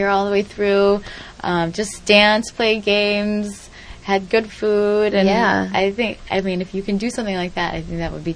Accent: Chicago, Illinois, United States; now in Boston, United States; I came from Chicago.

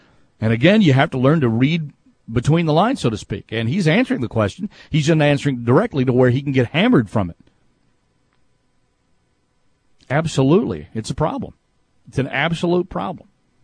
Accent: Longview, Texas, United States; I'm from Longview, Texas. I was born and raised in Texas. You would think I would like all the Texas teams around here, but I don't.

